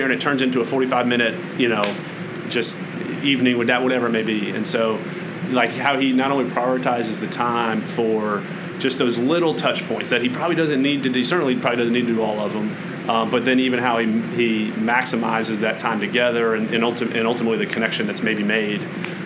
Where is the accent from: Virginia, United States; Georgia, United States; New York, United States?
Georgia, United States; Atlanta; So I'm from Atlanta, Parkview High School.